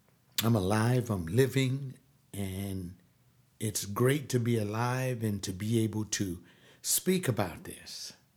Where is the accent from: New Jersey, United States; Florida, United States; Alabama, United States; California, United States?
California, United States; Watts; He's from Belize, and I'm from Watts.